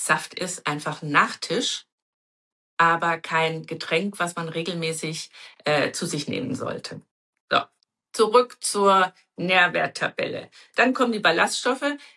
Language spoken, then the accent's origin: German; Bavaria, Germany; Ich bin ja auf dem Land im Dorf aufgewachsen, im Bayerischen Wald.